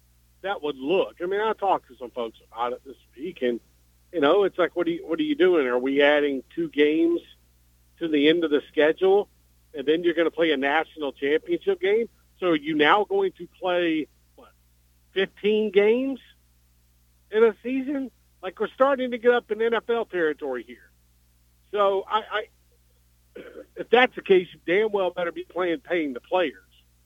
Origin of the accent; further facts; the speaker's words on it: Alabama, United States; Well, the Alabama State Trooper already got me right when I got back into my home state.